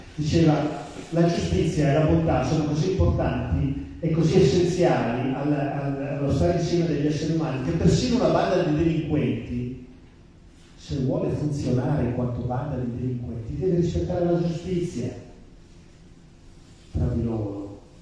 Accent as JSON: {"language": "Italian", "region": "Lombardy", "country": "Italy", "tie": "born or raised there", "said": "essendo nato e cresciuto in Brianza, stavamo in Brianza, provincia di Milano, a quei tempi era provincia di Milano, adesso è diventata Monza Brianza, quindi io il dialetto lo capisco bene, il dialetto siciliano"}